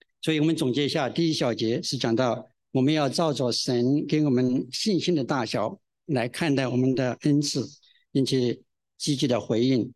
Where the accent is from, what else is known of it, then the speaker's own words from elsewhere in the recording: China; 我想我们中国人其实差不多和所有人都要对我们的身子非常非常的爱惜。